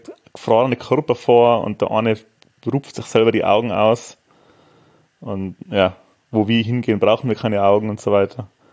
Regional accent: Austria; Der hat ja bei uns in Österreich ist der als Dead Alive rauskommen.

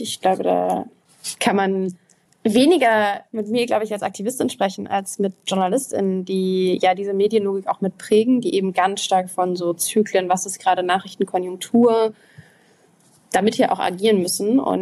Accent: Berlin, Germany; Ich bin in Berlin aufgewachsen.

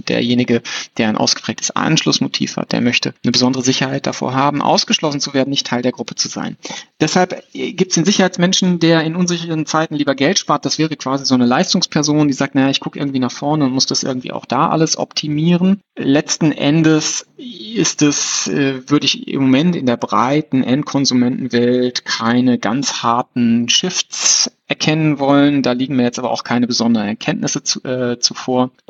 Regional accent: North Rhine-Westphalia, Germany; ich bin am Niederrhein aufgewachsen, dass wir dann nach Krefeld gefahren sind zum Kaufhof

